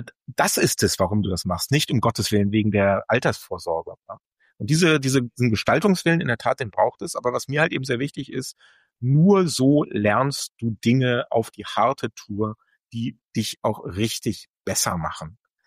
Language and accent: German; Lower Saxony, Germany; moved away as an adult; Mein Geburtsort, wo ich die ersten 19 Jahre verbracht habe, das ist ja der Landkreis Lüchow-Dannenberg, das Hannoversche Wendland.